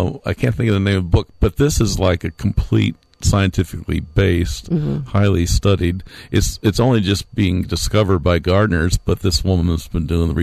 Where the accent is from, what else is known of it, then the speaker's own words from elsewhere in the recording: St. Louis, Missouri, United States; I grew up in St. Louis, yeah.